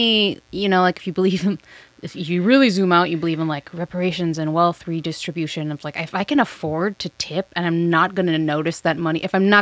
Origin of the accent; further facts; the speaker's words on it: Minnesota, United States; And I went to school in Wisconsin. I'm from Minnesota.